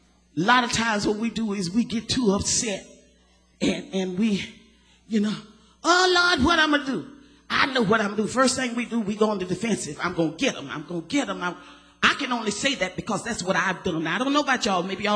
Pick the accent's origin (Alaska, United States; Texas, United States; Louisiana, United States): Texas, United States; I'm from Texas. I know what Polly Pop is. I was brought up on Polly Pop.